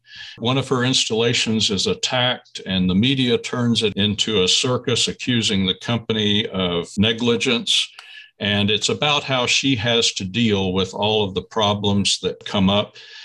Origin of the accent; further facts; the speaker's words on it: Oklahoma City, Oklahoma, United States; I grew up in Oklahoma City. I kind of just learned about it by osmosis. Couldn't really help but know something about it living there.